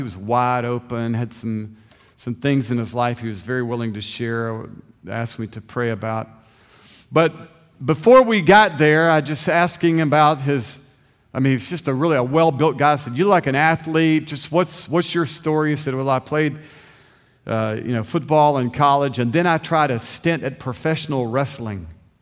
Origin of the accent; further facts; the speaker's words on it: Augusta, Georgia, United States; When I was a boy growing up in Augusta, Georgia, on Monday night, ever so often, man, we'd get a group of guys and we'd go over to the Bell Auditorium in Augusta.